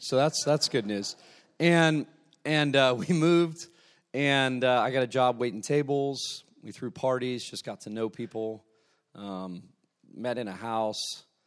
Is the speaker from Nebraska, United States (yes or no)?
no; Denver, Colorado, United States; also born or lived in Columbus, Ohio; I'm from Denver, Colorado, the Mile High City. Hence the Mile High Vineyard. No airplanes necessary.